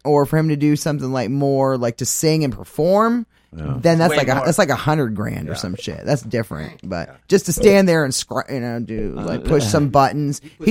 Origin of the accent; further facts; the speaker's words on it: Maine, United States; Oh, I'm from Maine. I love it.